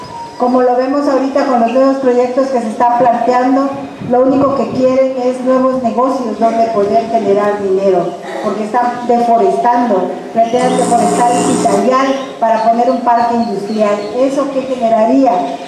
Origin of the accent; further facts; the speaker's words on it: Juchitán de Zaragoza, Oaxaca, Mexico; hay 15 parques instalados en el municipio de Juchitán de Zaragoza, que es de donde yo soy originaria.